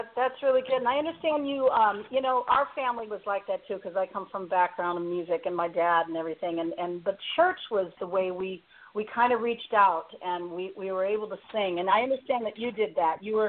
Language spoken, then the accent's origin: English; Chicago, Illinois, United States; I'm from Chicago, and I'm telling you, it is true.